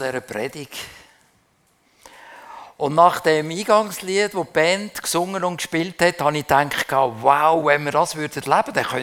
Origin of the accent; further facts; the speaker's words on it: Switzerland; Trotz dem Überfluss, den wir haben, sind wir Schweizer mehr oder weniger zugedeckt mit Sorgen.